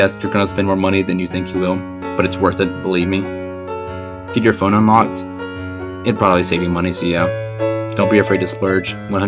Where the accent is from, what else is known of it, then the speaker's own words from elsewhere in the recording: United States; Like, I'm from America, I love shorts.